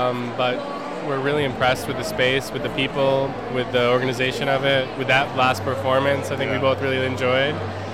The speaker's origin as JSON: {"language": "English", "region": "New York", "country": "United States", "said": "We're both American. I'm originally from upstate New York."}